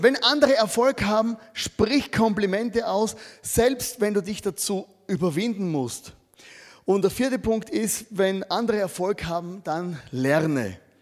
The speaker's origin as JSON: {"language": "German", "country": "Austria", "said": "Für uns als Österreicher"}